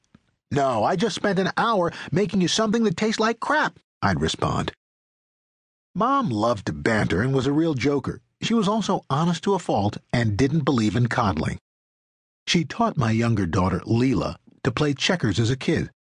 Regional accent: New York, United States; born there; I was born in Queens, New York, in 1954.

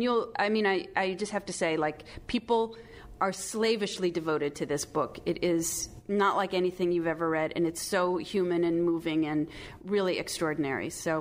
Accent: Midwest, United States; So I was from the Midwest. I didn't know anything about anything.

